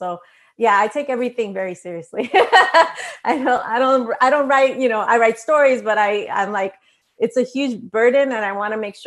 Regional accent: Bronx, New York, United States; So even though I'm writing about the Bronx and I grew up in the Bronx, it does not matter.

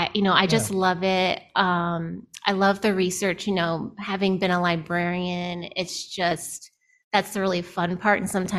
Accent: Ohio, United States; and I'm from Northern Ohio, so similar, like we're, you know, last stop before Canada kind of situation.

